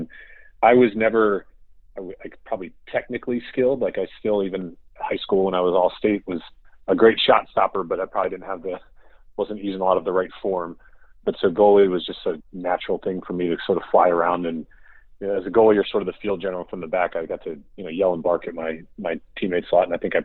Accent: Lynchburg, Virginia, United States; I was born in Northern Virginia, but I grew up in Lynchburg, Virginia, and I was one of three kids. I had two sisters

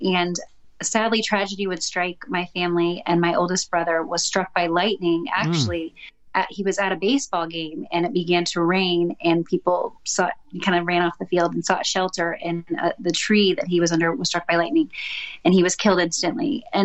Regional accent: Chicago, Illinois, United States; born there; Well, just so you know, I'm a little bit north of Indianapolis, but I was born in Chicago. I was the number 5 of 6 children, and my parents were both born and raised in the Chicago area as well.

